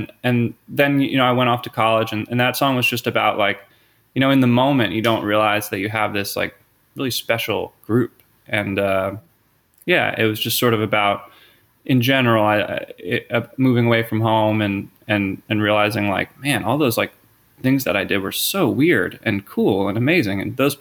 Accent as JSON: {"language": "English", "town": "Philadelphia", "region": "Pennsylvania", "country": "United States", "tie": "born or raised there", "said": "yeah, I grew up in the Philadelphia area. I'm a huge sports fan, like embarrassing level sports fan."}